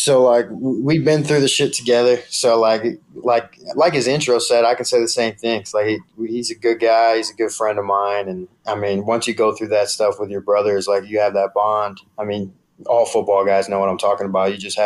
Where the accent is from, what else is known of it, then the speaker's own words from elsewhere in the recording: Franklin, Wisconsin, United States; But I grew up in Franklin, Wisconsin. It's a southeast suburb of Milwaukee. And grew up, I was a big Packer fan.